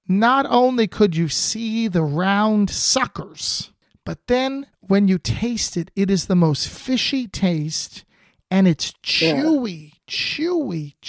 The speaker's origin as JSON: {"language": "English", "region": "New Jersey", "country": "United States", "said": "We're both from New Jersey."}